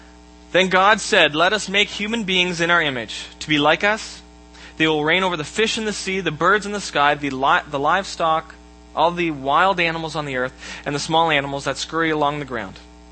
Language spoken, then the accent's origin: English; Canada; Hi, I'm Canadian.